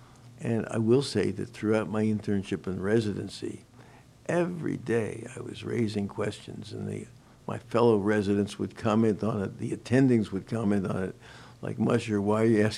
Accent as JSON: {"language": "English", "town": "Manhattan", "region": "New York", "country": "United States", "tie": "born or raised there", "lives_now": "Texas, United States", "said": "I was raised in the Northeast. I'd almost never been west of the Hudson River and never south of the bottom of Manhattan"}